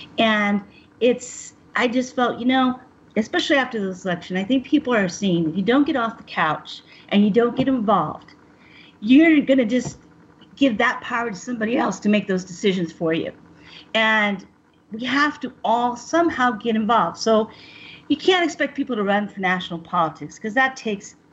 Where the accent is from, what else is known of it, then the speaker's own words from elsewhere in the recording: Mexican border, United States; also born or lived in New York / Washington, D.C.; ever since I was in New York there for 20 years and ended up going back to my hometown on the Mexican border of about 16,000 people.